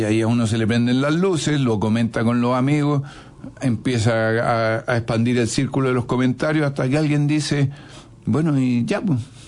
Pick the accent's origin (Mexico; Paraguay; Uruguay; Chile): Chile; Antofagasta; yo soy de Antofagasta, esa es mi tierra, ahí conozco.